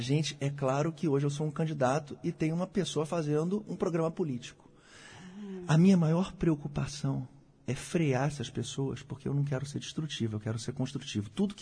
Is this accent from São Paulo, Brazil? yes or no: no; Rio de Janeiro, Brazil; a insatisfação das pessoas é muito grande, e a minha como carioca também.